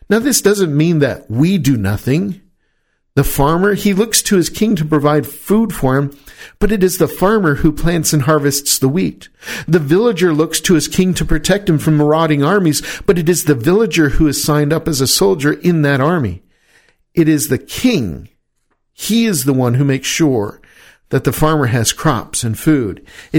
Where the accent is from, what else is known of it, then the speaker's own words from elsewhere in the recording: United States; Now, make no mistake, I'm an American. I love this country.